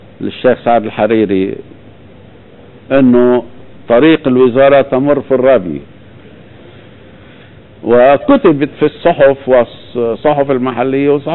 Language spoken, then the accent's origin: Arabic; Lebanon; أنا كمواطن لبناني بدي صرف النظر عن أي تجربة عربية أخرى